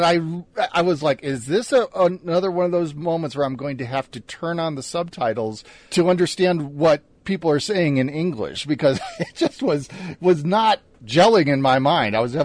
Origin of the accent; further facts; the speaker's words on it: Chicago, Illinois, United States; I grew up in Chicago. We have a big body of water there, Lake Michigan